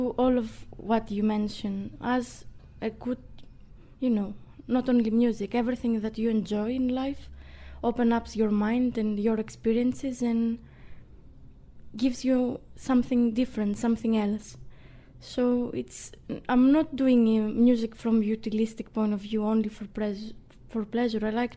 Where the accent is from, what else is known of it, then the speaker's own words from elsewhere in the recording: Greece; I was brought up in Greece, and music, classical music, it's not something you see every day.